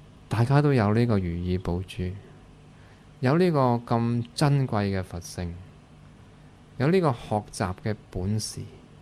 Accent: Hong Kong; 尤其是我哋香港人係更加唔習慣一啲咁喺我哋香港人發生嘅天災橫禍

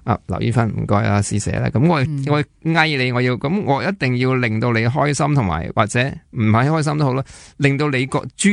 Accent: Hong Kong; 其实就即系作为一个香港人

